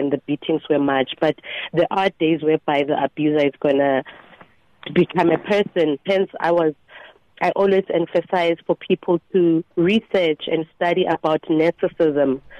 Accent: Soweto, Gauteng, South Africa; I was born, bred and raised in Soweto, mm-hmm. in Mdeni, but I grew up in Middleland.

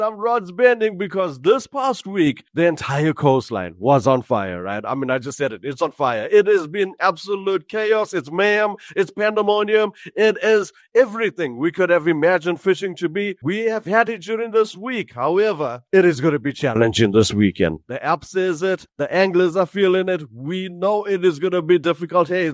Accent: Durban, KwaZulu-Natal, South Africa; Let's kick off the show right here in my hometown, Durban

